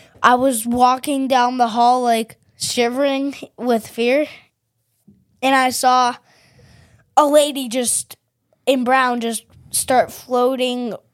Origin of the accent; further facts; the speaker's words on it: Ireland; It's because we're Irish.